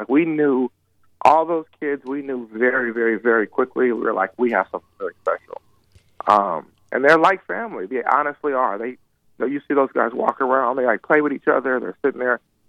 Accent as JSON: {"language": "English", "town": "Inglewood", "region": "California", "country": "United States", "said": "I'm from L.A. I'm from Inglewood."}